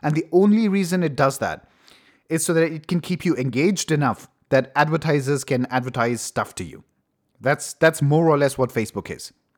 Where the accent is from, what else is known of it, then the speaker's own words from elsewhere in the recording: India; English is a second language; countries where this kind of political cycle exists, and I'm Indian, so I understand that at least a little bit